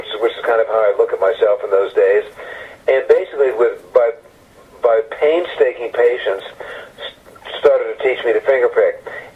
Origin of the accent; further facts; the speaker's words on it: Washington, District of Columbia, United States; You know, I come from Washington, D.C., so there were no demarcations about music.